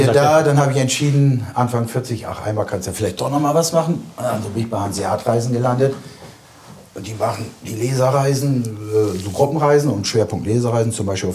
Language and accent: German; Neuenkirchen, Lower Saxony, Germany; ich komme halt aus Neunkirchen, tiefster Bremer Norden, sprich Niedersachse.